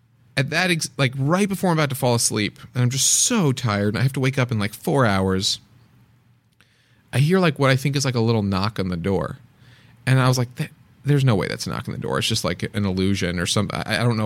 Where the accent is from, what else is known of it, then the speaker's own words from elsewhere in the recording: the North, United States; But I went to college somewhere in the South, and I'm from the North.